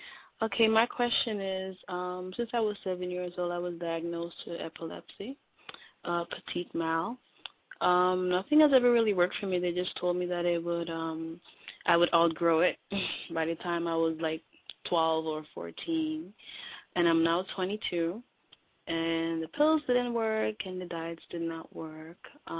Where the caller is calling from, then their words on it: Toronto, Ontario, Canada; I'm calling from Toronto, Canada.